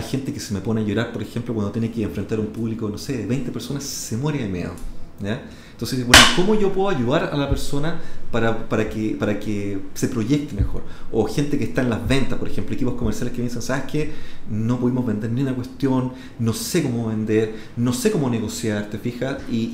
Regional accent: Chile; sobre todo en Chile, en mi país, no se están desarrollando

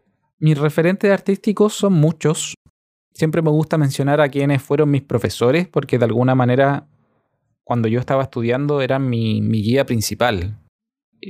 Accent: Santiago Metropolitan, Chile; born there; soy músico guitarrista, tengo 28 años, nací acá en Chile, en la región metropolitana.

